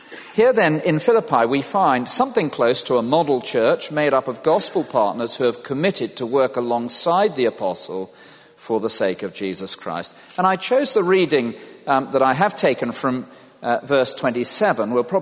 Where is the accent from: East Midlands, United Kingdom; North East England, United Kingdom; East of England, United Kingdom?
East of England, United Kingdom; Cromer; born there; I was born in Cromer in a date which is none of your business.